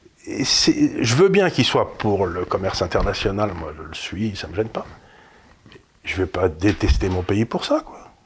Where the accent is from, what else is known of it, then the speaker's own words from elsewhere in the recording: Amiens, Hauts-de-France, France; moi, quand j'étais gamin à Amiens